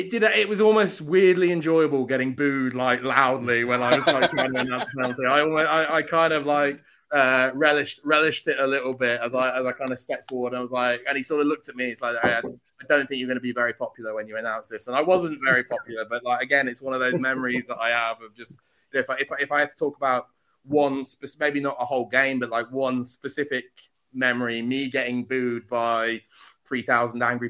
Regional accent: United Kingdom; We're British. We're very kind of like, I'm British.

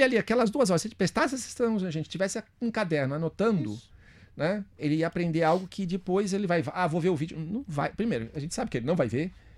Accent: Santos, São Paulo, Brazil; Eu sou lá de Santos, né?

